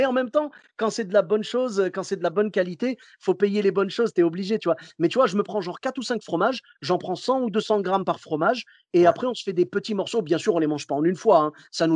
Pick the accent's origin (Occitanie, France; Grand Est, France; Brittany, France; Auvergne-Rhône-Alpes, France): Auvergne-Rhône-Alpes, France; Clermont-Ferrand; Moi, je viens de Clermont-Ferrand, tu sais, là-bas, c'est le pays du bleu d'Auvergne.